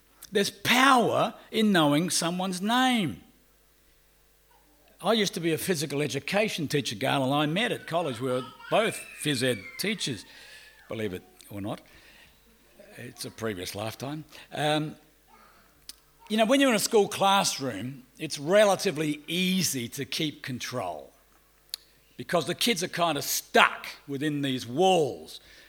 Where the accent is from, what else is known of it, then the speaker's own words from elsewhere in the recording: Australia; accent: Australian; "Hi, I'm from Australia." You can probably guess because of my accent.